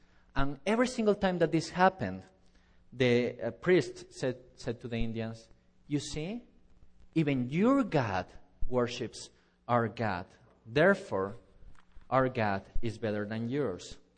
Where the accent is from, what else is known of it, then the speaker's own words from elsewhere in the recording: Quito, Pichincha, Ecuador; Dear congregation of the Lord, in my hometown, Quito, there is this big old Roman Catholic church building that is very important